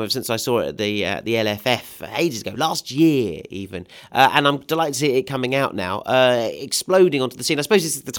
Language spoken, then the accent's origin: English; England, United Kingdom; obviously I'm an Englishman.